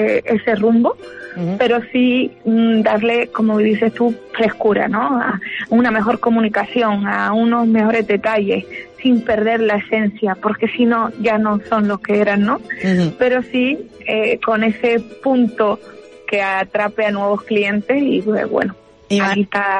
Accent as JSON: {"language": "Spanish", "region": "Canary Islands", "country": "Spain", "said": "un buen queso de donde sea, de así, de mi tierra, de Canarias"}